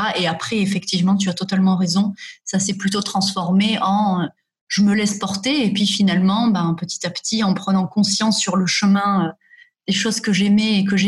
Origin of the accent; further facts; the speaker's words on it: France; Je dis, mais attends, non, je suis de la France, je n'ai pas du tout envie de faire de l'allemand.